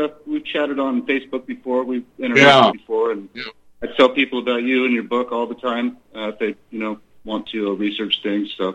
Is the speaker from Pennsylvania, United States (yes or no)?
no; California, United States; born there; I was born in Atlanta, California, around Edwards Air Force Base.